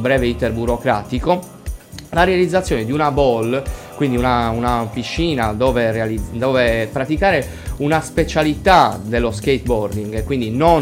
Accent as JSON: {"language": "Italian", "town": "Cagliari", "region": "Sardinia", "country": "Italy", "said": "Io da cagliaritano, prima ancora che da amministratore, da appassionato di sport, conoscevo già il problema"}